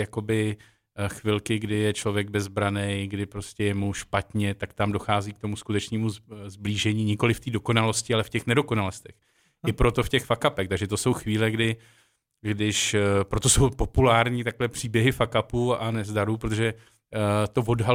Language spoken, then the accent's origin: Czech; Prague, Czechia; já jsem se narodil na Vinohradech, šel jsem v Praze se stříbrnou žičkou zatím celý svůj život